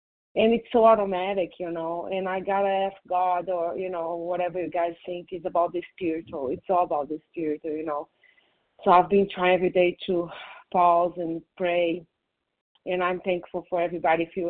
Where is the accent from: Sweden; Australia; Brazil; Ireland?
Brazil; English is a second language; now in United States; I moved from Brazil to here. I'm by myself. I have no family here.